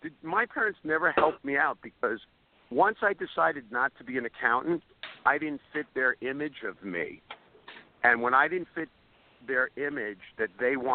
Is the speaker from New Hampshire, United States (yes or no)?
no; Brooklyn, New York, United States; because I grew up in Brooklyn, New York, public school system, Flatbush, you know what I mean? The real Brooklyn, where the people that have beards are Jews, not Italian women.